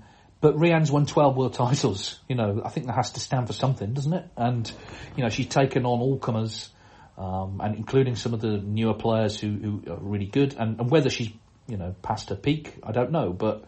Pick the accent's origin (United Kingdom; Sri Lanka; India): United Kingdom; Sheffield, Yorkshire and the Humber; I was brought up in Sheffield. I was only 6 in 1982